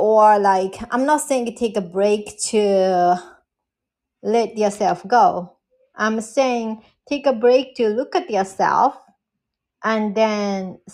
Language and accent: English; New York, United States; I never heard of that kind of rating when I'm from New York. I live in New York now too.